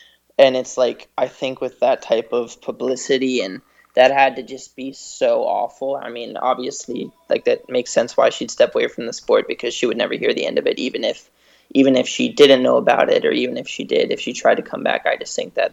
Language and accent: English; California, United States; I came from Northern California